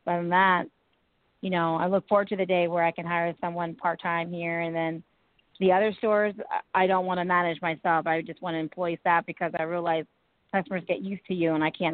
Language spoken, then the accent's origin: English; Pennsylvania, United States; Yeah, I'm from Pennsylvania.